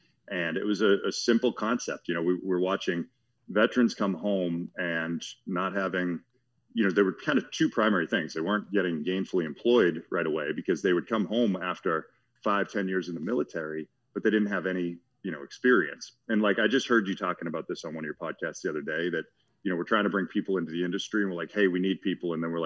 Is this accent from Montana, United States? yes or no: no; Watertown, Massachusetts, United States; I am a plumber from Watertown, Massachusetts. I did not know we had a plumbing museum.